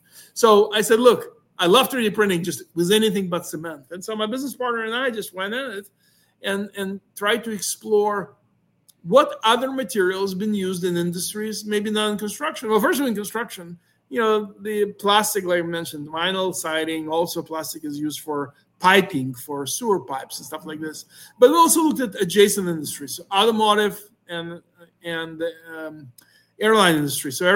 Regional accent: Ukraine; moved away; as you know, I came here from Ukraine, and I always, when I came here some 40 years ago, people said, well, next generation will do better than the current generation.

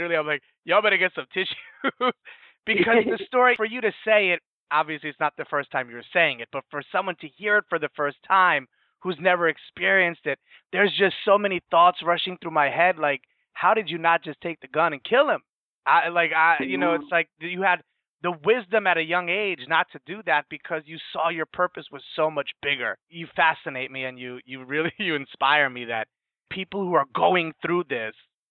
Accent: New York, United States; I'm a New Yorker.

